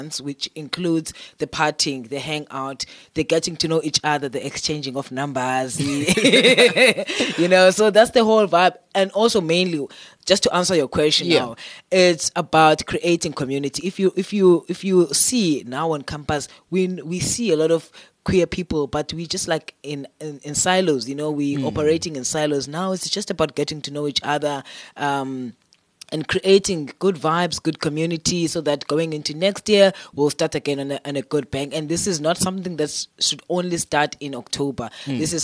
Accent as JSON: {"language": "English", "country": "South Africa", "said": "So for me as a South African, it just means, what's next?"}